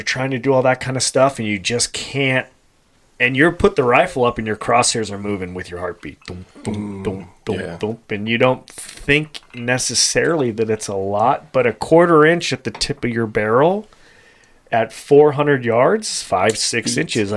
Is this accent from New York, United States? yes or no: no; California, United States; and I go, I'm from California.